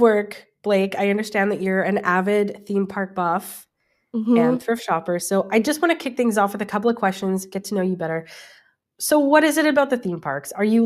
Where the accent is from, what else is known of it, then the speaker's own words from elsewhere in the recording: Vancouver, British Columbia, Canada; And growing up in Vancouver